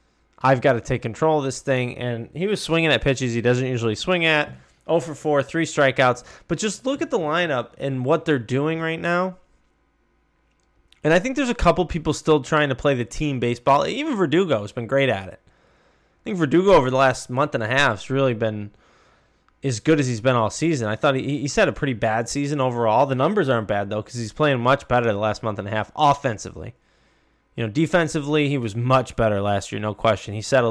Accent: New York, United States; I grew up watching the Mets. You know, I grew up in New York. So I like that style of baseball.

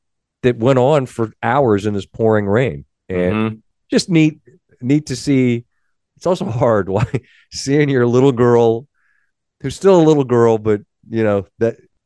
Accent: Ansonia, Connecticut, United States; I'm from Ansonia. Believe me.

